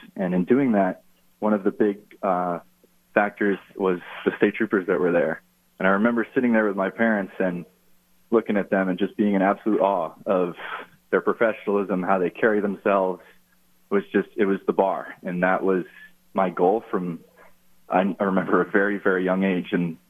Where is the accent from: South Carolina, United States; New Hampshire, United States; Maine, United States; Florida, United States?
New Hampshire, United States; Kensington; also born or lived in Methuen, United States / Switzerland / Luxembourg; So I was born in Methuen, Massachusetts, but my family put roots down in Kensington, New Hampshire. And I bounced around a little bit due to my mom's job.